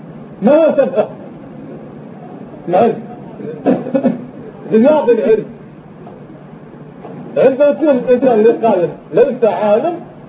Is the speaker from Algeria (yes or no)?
yes; Algeria; من عندنا في الجزائر